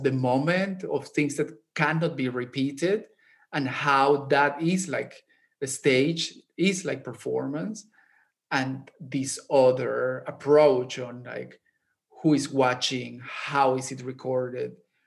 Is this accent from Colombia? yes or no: yes; Barranquilla, Atlántico, Colombia; English is a second language; because I grew up in Barranquilla, many of the people that I am portraying are colleagues, because the art scene in the town is like, it's a big town, but it is still relatively small.